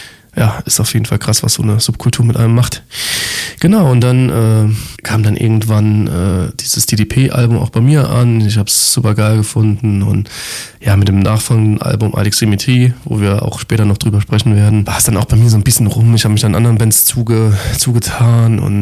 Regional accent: Lebach, Saarland, Germany; in meiner Gegend da, wo ich herkomme, im Saarland, in Lebach

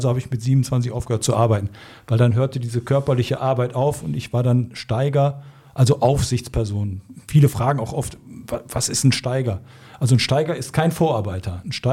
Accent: Voerde, North Rhine-Westphalia, Germany; Ich bin also in Förde aufgewachsen und in Förde auch zur Schule gegangen

